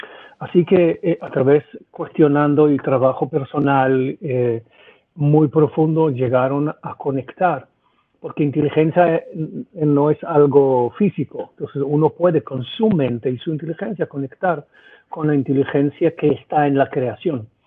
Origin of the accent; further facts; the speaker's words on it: Israel; Spanish is a second language; vivía en Israel, soy israelí. Entonces, como israelíes pasamos cosas bastante fuertes ya de una edad joven